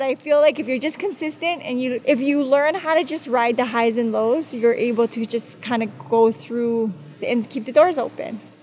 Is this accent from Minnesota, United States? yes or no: no; Hawaii, United States; We're from the Big Island, but we have businesses here.